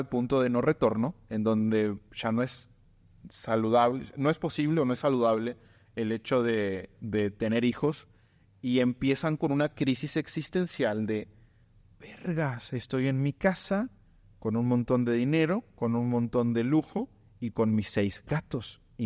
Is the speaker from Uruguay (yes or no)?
yes; Uruguay; Yo soy de Uruguay, para los que conocen Uruguay, Uruguay es un país en peligro de extinción.